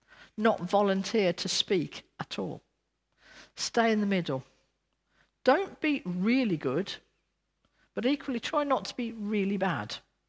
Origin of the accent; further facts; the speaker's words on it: West Midlands, United Kingdom; accent: Brummie; When I was at school, I was told off about my Brummie accent.